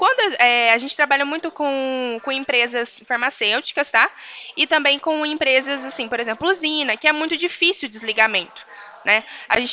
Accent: São Paulo, Brazil; eu sou de outra cidade, sou de Franco, interior de São Paulo.

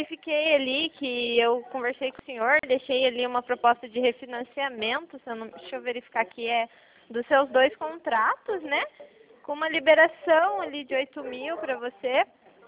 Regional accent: Paraná, Brazil; eu sou do Paraná

